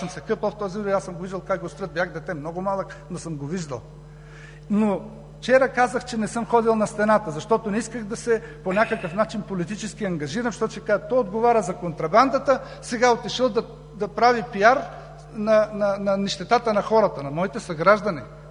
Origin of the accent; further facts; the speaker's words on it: Pernik, Pernik Province, Bulgaria; аз съм роден в Перник. Казаха, той не е ходил, не. А до сега съм роден там. Аз там съм живял. Димова махала, Бели брег, Рудничар, Бела вода. Аз съм ходил, дядо ми е от Перник, от село Лобош. Аз съм живял в село Лобош при баба си и дядо си.